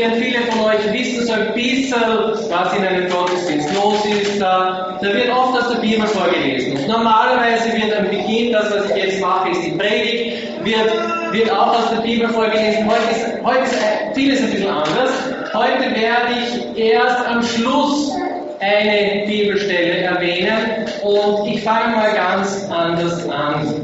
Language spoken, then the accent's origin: German; Salzkammergut, Austria; Ich komme aus dem Salzkammergut, aus der Gegend vom Dachstein.